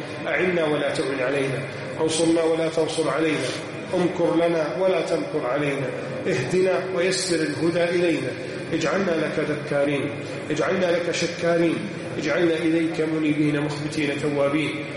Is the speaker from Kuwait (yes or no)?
no; Egypt